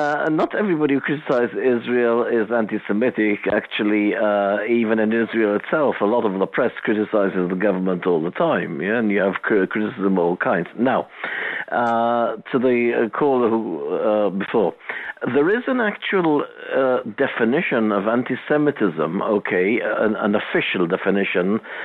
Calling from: Calgary, Alberta, Canada; from Calgary.

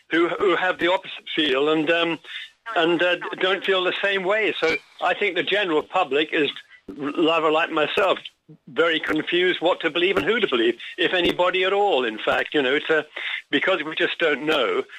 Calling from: Los Angeles, California, United States; from Los Angeles.

